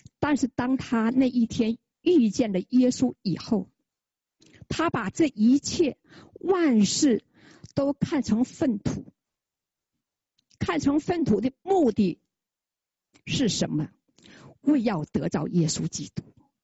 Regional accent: China; now in Canada; 当我们从中国来到加拿大，我们是不是付上了很多很多的代价呀？

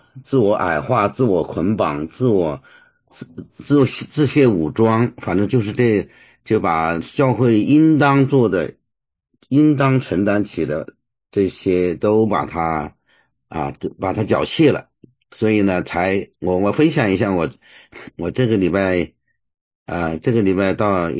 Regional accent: China; 我也是，我是从中国来的

